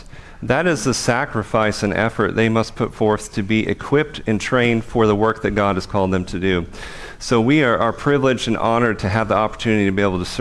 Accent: Pacific Northwest, United States; We are from the Northwest, so we know that we will be able to survive in Mexico.

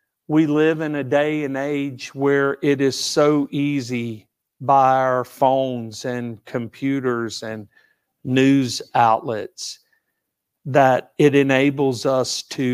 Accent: Tallahassee, Florida, United States; Because we were in Texas. We were in Fort Worth and living. And I said, I grew up in Tallahassee.

